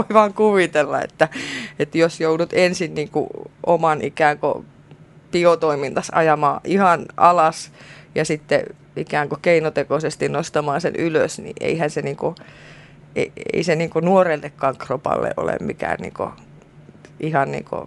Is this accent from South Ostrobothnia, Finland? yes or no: yes; South Ostrobothnia, Finland; kun mä oon Etelä-Pohjanmaalta niin kuin itse kotosin, niin siellähän kasvaa semmoisia emäntiä, jotka ei niinku hipasusta laske ollenkaan.